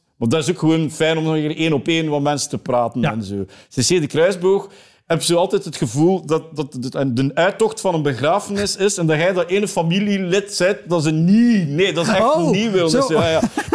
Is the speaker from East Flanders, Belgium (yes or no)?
yes; East Flanders, Belgium; ik ben een Oost-Vlaming, dus West-Vlaanderen en Oost-Vlaanderen is eigenlijk gewoon mijn grootste speelvijver. Ook gewoon omdat mijn accent het nauwste aansluit. Mm-hmm. Van Oost-Vlaanderen, uiteraard, maar ook bij West-Vlamingen en zo.